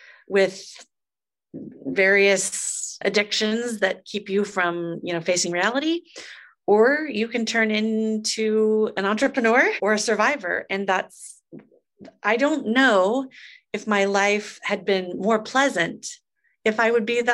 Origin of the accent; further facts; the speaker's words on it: Des Moines, Iowa, United States; Des Moines, Iowa.